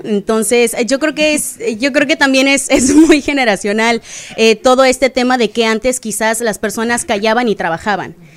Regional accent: Punta Cana, La Altagracia, Dominican Republic; tengo más de 10 años en República Dominicana. Yo crecí en Punta Cana, me mudé pequeña, tenía 10 años.

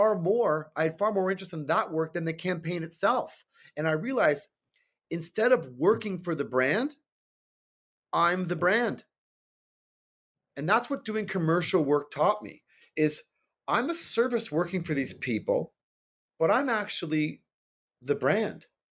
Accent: Toronto, Ontario, Canada; moved away as an adult; now in New York, United States; I'm originally from Toronto, Canada. I moved to New York in 1994 to go to Parsons School of Design for photography.

